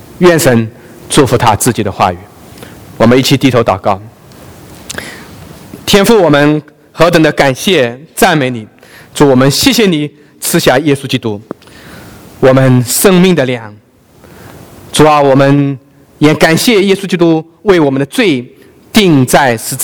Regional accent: China; 我们中国人啊，我们有一个说法啊，吃文化啊

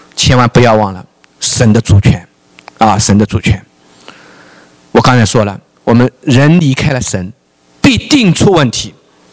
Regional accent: United States; 我们美国人啊啊，权利啊，权利啊 ，rights 啊啊，这个词对我学法律的人来说是激动人心的

